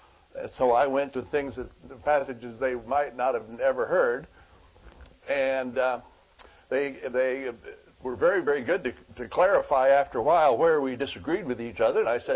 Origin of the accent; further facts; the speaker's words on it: Idaho, United States; I come from Idaho where there's lots of Mormons